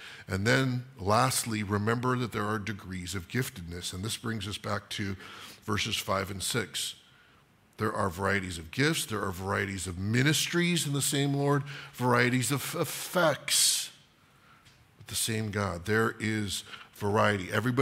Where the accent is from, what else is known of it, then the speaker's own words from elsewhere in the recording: California, United States; I know oak trees don't have fruit, by the way, even though I'm from California, okay?